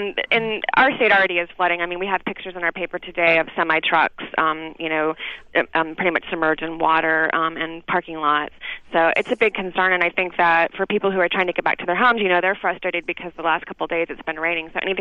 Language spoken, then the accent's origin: English; Kansas, United States; I mean, I'm from Kansas, and I have been known to mow my yard while sirens are going off